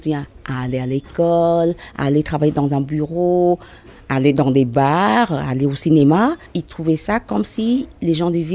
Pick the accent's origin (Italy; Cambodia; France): Cambodia; French is a second language; Pourtant, on est des Cambodgiens, des Khmers, mais pas Khmers rouges. On est Khmers des villes.